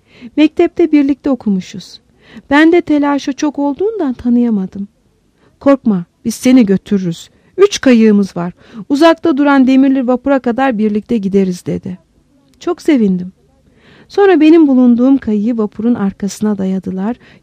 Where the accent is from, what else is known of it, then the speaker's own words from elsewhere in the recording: Amasya, Turkey; Hemşerim sen nerelisin? Amasyalıyım.